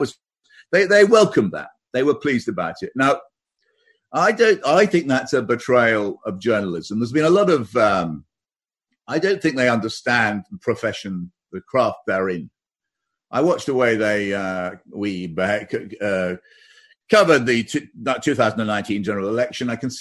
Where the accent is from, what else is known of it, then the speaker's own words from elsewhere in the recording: United Kingdom; I am a British journalist